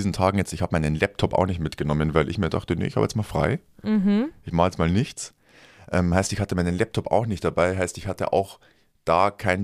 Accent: Landshut, Bavaria, Germany; da fahren wir von Landshut, von meinem Heimatort, fährt so ein Fanbus immer zur Allianz Arena.

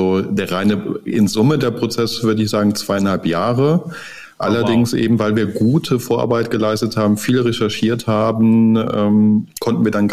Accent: North Rhine-Westphalia, Germany; Bin ja Rheinländer.

